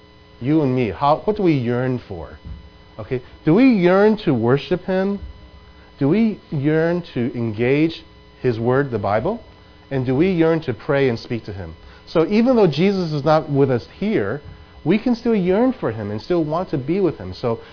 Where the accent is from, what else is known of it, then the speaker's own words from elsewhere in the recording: New York City, New York, United States; And as you know, Betty and I grew up in New York City. We became believers in our churches in New York City.